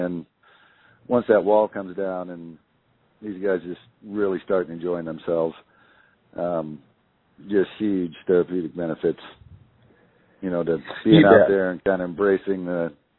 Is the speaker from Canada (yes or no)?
no; Detroit, Michigan, United States; Not at all. I grew up in Detroit and, you know, never really spent a day hunting or fishing.